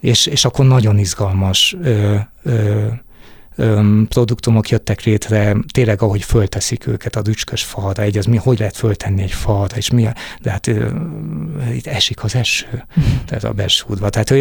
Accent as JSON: {"language": "Hungarian", "town": "Kaposvár", "region": "Somogy", "country": "Hungary", "tie": "born there", "said": "És akkor én már Kaposváron, bátyámmal együtt Kaposváron születtünk."}